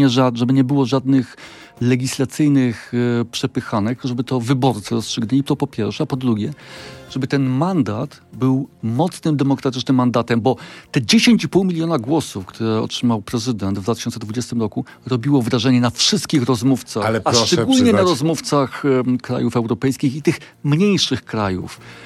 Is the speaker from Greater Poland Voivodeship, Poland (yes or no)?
no; Kraków, Lesser Poland, Poland; Ja jestem z Krakowa